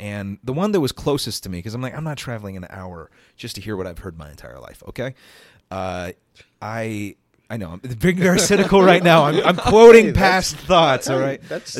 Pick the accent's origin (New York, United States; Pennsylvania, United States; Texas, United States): Texas, United States; So I said, "I'm from Texas." And, you know, people kind of chuckle. They're like, "Can you do a Texan accent?" I can do a Texan accent.